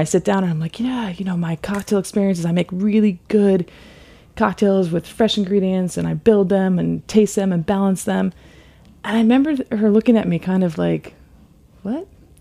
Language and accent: English; California, United States; I grew up in California, and I started working in restaurants sometime between my freshman and sophomore year.